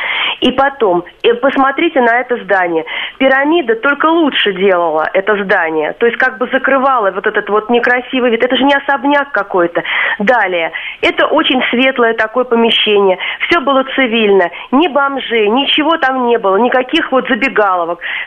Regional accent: Moscow, Russia; поскольку я москвич в нескольких поколениях

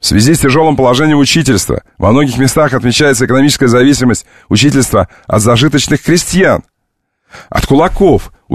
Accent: Volgograd, Volgograd Oblast, Russia; я из Волгограда

